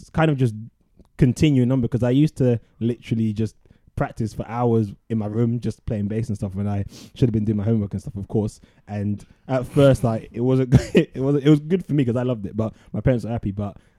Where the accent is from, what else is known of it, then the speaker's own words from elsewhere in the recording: Croydon, London, United Kingdom; So I was born in Croydon. That's where I've kind of lived all my life.